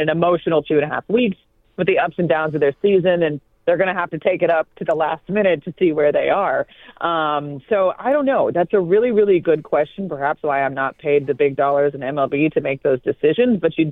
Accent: Indiana, United States; I'm a Midwest girl. I was raised in Indiana.

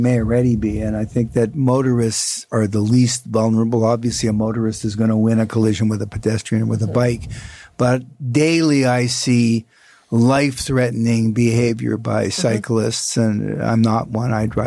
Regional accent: Toronto, Ontario, Canada; I'm lifelong resident, born and raised in Toronto

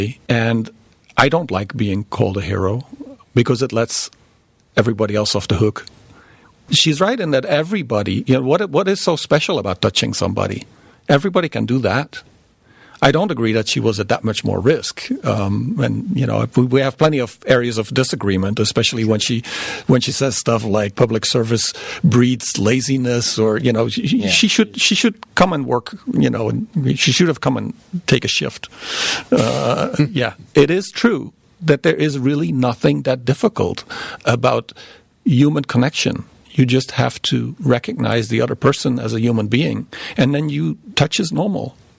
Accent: Netherlands; My parents, I'm from the Netherlands, my parents narrowly survived a fascist occupation

